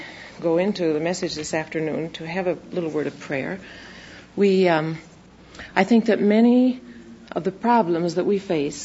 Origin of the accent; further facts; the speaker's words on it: Minnesota, United States; also born or lived in Iowa; I was born in Iowa and grew up in southern Minnesota, and my folks still live in Minneapolis, and it was there that I met my husband, and it just seems like home in many ways.